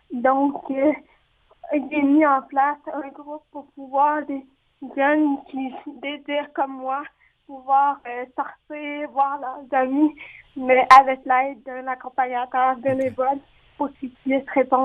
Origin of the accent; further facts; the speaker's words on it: Montreal, Quebec, Canada; j'ai grandi à Hochelaga-Maisonneuve, puis mes parents habitent dans le même quartier